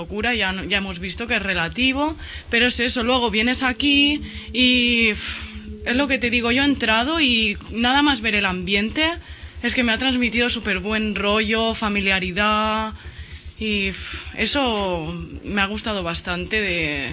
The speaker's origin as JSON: {"language": "Spanish", "town": "Barcelona", "region": "Catalonia", "country": "Spain", "said": "Bueno, yo soy de aquí, de Barcelona."}